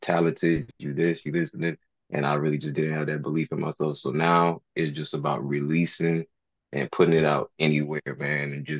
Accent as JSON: {"language": "English", "region": "the South", "country": "United States", "said": "because I'm from the South, so we gotta rep for the South."}